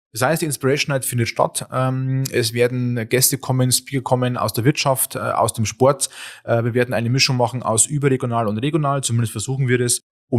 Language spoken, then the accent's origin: German; Bavaria, Germany; Wir kommen ja auch aus Ostbayern.